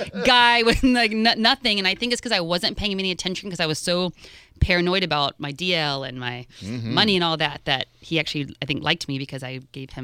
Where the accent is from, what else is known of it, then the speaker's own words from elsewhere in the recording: Fort Lauderdale, Florida, United States; also born or lived in Los Angeles; because I grew up in Fort Lauderdale.